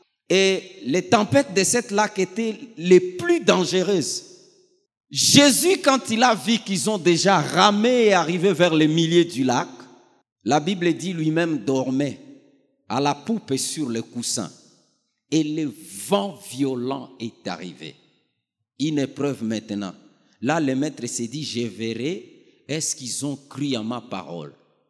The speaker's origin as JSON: {"language": "French", "town": "Bunia", "region": "Ituri", "country": "DR Congo", "said": "comme je suis de Bounia, je maîtrise beaucoup le lac Albert"}